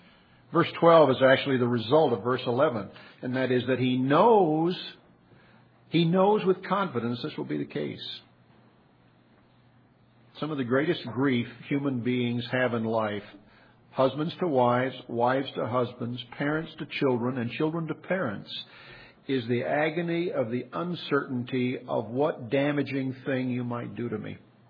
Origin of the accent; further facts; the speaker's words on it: Pasadena, California, United States; I remember growing up in Pasadena as a teenager.